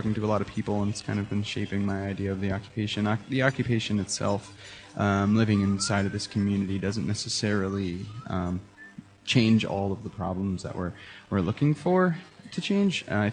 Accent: New York, United States; I'm a New Yorker, so it's important for me to see what was going on back home

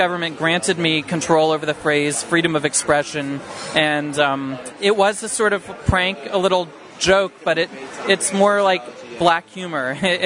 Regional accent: United States; and by we, I'm actually coming from the United States perspective. I'm a U.S. citizen.

